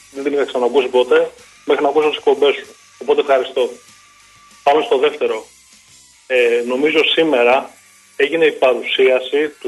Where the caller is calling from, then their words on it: Athens, Attica, Greece; είμαι από Σύνταγμα.